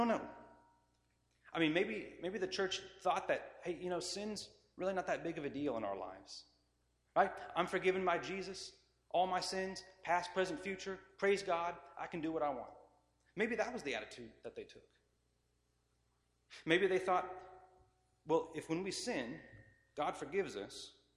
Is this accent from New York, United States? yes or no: no; Kansas, United States; You know, I'm from Kansas. There's a lot of cows and horses and cleanup after cows and horses.